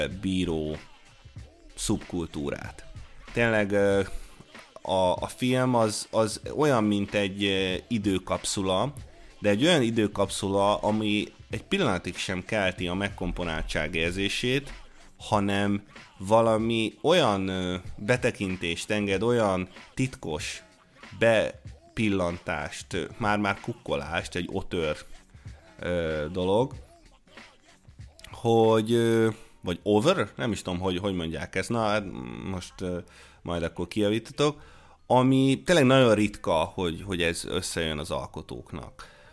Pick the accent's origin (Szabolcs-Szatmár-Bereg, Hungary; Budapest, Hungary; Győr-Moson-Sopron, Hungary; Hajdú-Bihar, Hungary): Hajdú-Bihar, Hungary; Debrecen; És én debreceni vagyok, és emlékszem, mikor gyerekként